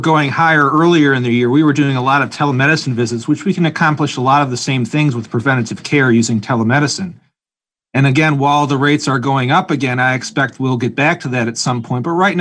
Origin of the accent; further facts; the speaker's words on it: New York, United States; No, actually, I grew up near Buffalo, New York.